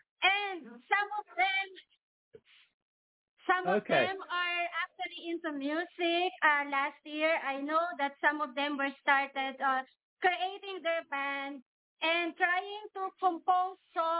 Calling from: Philippines; English is a second language; And good morning from the Philippines.

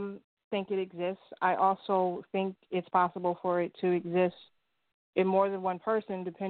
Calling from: New York, United States; I'm calling from upstate New York.

